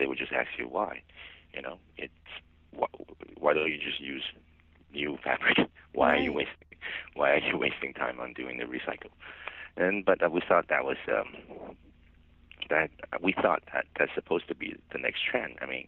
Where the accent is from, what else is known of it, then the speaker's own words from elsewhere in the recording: Hong Kong; We based in Hong Kong, and I'm actually from Hong Kong, and then we had a factory in China when I was little